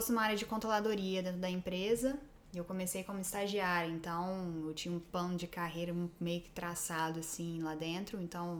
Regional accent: Vitória, Espírito Santo, Brazil; moved away as an adult; now in Melbourne, Australia; eu sou capixaba, nasci em Vitória, no Espírito Santo. Tenho 29 anos. Em 2016, início de 2016, nós nos mudamos para cá, para Melbourne, na Austrália.

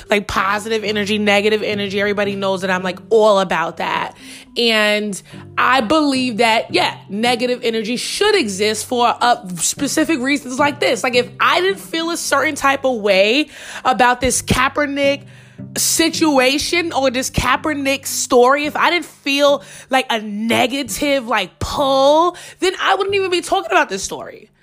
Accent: Queens, New York, United States; Growing up in Queens, New York, and my cousin having every football player at that time all over his room.

